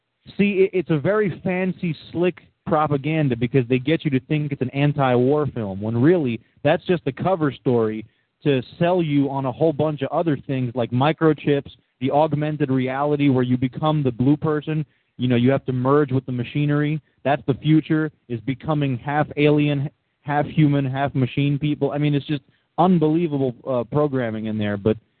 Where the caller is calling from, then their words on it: Jersey City, New Jersey, United States; Well, Anthony, I'm calling from Jersey City right across the river